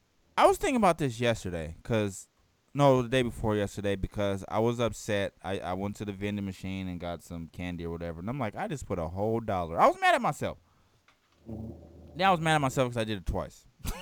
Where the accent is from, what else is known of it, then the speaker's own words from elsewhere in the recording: Oakland, California, United States; And in the bad neighborhoods are usually more spread out as opposed to like growing up in Oakland.